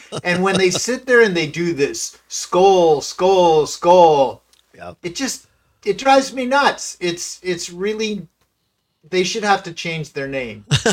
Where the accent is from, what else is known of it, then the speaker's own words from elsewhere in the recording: Wisconsin, United States; And the worst part for me, growing up in Western Wisconsin, right? Like I have all these friends who are Viking fans